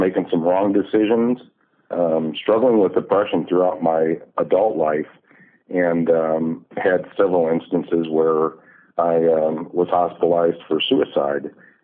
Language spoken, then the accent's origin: English; Chicago, Illinois, United States; now in Denver, United States; I was born and raised in Chicago and moved to Denver, Colorado, probably about 20 years ago.